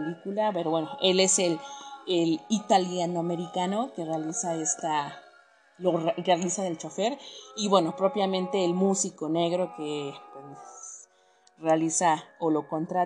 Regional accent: Mexico; sí, soy mexicana, soy 100% mexicana. O sea, lo pinche negra nadie me lo va a quitar, lo pinche india nadie me lo va a quitar. A huevo que no, porque soy mexicana.

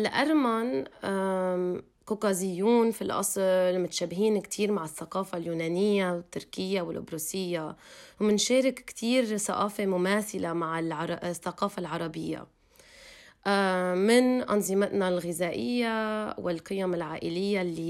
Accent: Lebanon; first language Armenian; Arabic is a second language; بحكي الأرمني مع أهلي أكتر شي بالبيت، ومشان هيك هو اللغة اللي كان أكتر شي طبيعي لألي أحكي. سو كبرت بلبنان

